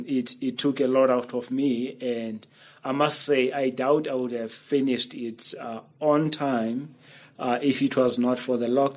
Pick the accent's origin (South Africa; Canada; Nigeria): South Africa; Makhanda, Eastern Cape; And it premiered at the National Arts Festival in my hometown of Makanda in 2016.